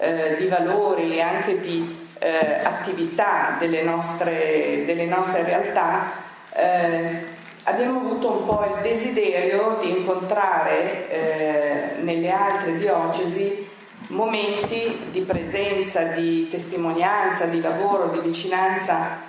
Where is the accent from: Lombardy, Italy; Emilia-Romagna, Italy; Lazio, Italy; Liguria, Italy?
Lombardy, Italy; Milan; dell'Associazione Amici Case della Carità, non sono bolognese, vengo da Milano.